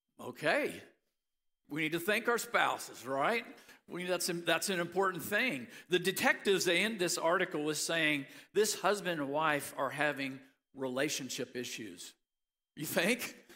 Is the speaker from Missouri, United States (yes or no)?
yes; Missouri, United States; A few weeks ago, I came across a story from my home state of Missouri